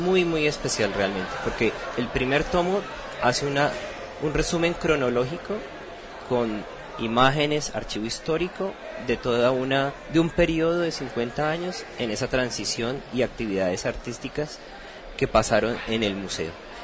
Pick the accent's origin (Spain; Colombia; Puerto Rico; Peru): Colombia; Bogotá, Bogotá D.C.; Yo soy de Bogotá.